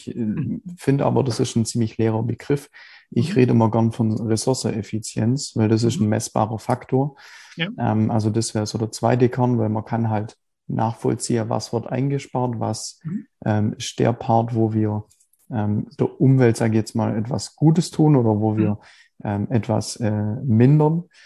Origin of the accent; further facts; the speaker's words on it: Baden-Württemberg, Germany; Also das ist so mein, also Landkreis Biberach, Landkreis Ulm, das sind so meine Heimatregion im Prinzip.